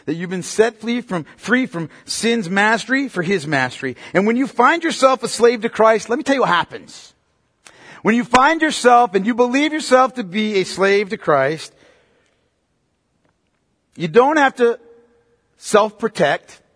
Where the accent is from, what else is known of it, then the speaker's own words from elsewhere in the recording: United States; I'm an American sinner to boot. No, really, listen to me. I'm an American sinner.